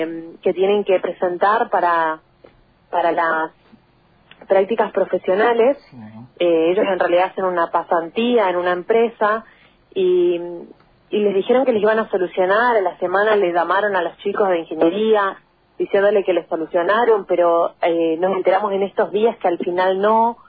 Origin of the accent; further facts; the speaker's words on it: Eldorado, Misiones, Argentina; Yo soy del interior y del Dorado Misiones hoy